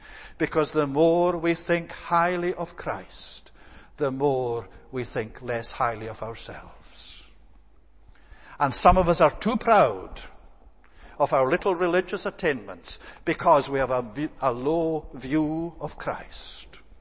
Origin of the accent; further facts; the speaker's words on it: Scotland, United Kingdom; My native land of Scotland, we all think of St. Columba and all of that kind of thing.